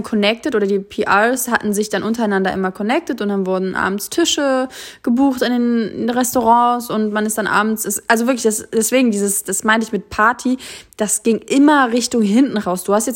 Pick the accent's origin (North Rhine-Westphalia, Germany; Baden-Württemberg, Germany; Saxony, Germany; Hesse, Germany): Hesse, Germany; Kassel; Wir sind zusammen damals in Kassel aufgewachsen